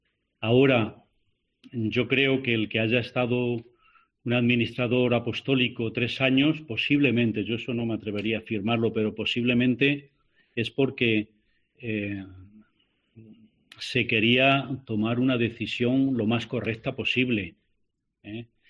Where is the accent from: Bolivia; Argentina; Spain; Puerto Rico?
Spain; Pedro Bernardo, Castile and León; igual que en mi pueblo de Pedro Bernardo queríamos que el centro de salud estuviera en Pedro Bernardo, que era mucho más importante que Lanzaíta.